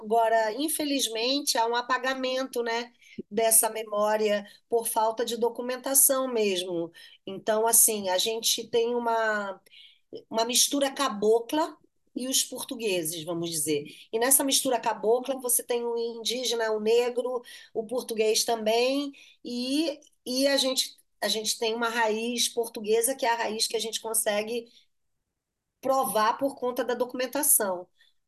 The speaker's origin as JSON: {"language": "Portuguese", "region": "Amazon", "country": "Brazil", "said": "eu tenho uma representatividade como amazônida, mas eu trabalhei no Brasil inteiro."}